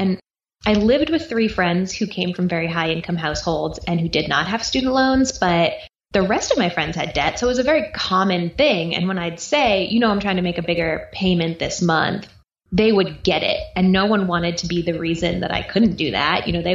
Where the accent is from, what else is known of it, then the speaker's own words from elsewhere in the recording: East Coast, United States; now in Austin, United States; So I grew up on the East Coast. I now live in Austin, Texas, and I grew up in a single parent household.